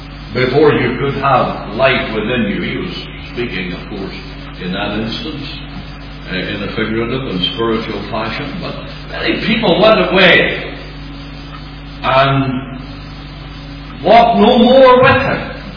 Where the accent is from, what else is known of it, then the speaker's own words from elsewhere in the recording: Ireland; Maybe that's being an Irishman. You get worried when people like you a lot, if you live in Ireland.